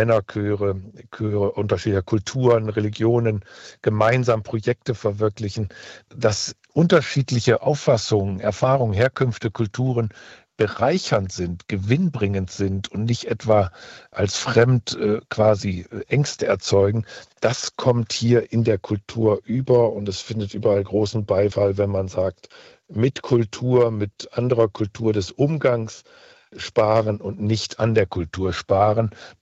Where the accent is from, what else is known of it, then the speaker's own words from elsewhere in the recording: Osnabrück, Lower Saxony, Germany; aus meiner Heimatstadt Osnabrück